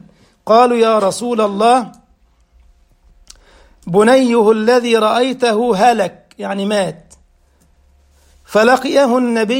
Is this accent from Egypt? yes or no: yes; Egypt; زي ما كان يقولوا برضو كده عندنا في مصر